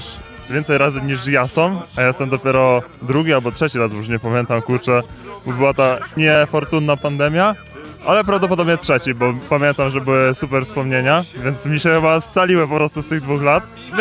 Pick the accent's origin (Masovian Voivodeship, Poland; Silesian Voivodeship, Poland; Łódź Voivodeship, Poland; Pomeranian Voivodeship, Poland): Łódź Voivodeship, Poland; Złoczew; przyjechałem ze Złoczewa.